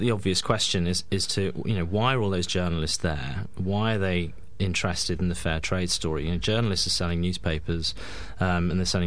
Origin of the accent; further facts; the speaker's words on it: Birmingham, West Midlands, United Kingdom; I was in Birmingham, and I'm from Birmingham, where people quite often use the word fab.